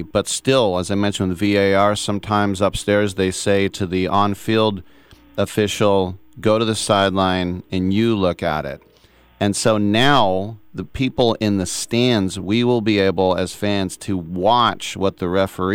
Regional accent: United States; as an American, you know, growing up with football and basketball and baseball

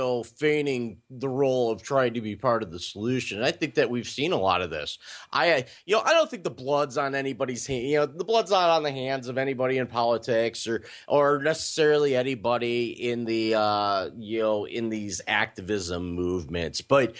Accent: Cleveland, Ohio, United States; peaceful in Cleveland, Ohio for an event that we did not think would be at all peaceful. So I'm happy for my hometown there.

